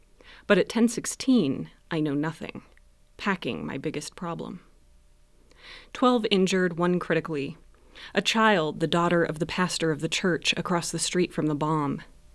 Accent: Inland Northwest, United States; I grew up in the Inland Northwest

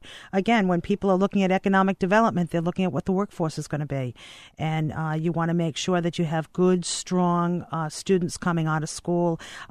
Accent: Cranston, Rhode Island, United States; Well, I am as Rhode Island as they get. I grew up in Edgewood.

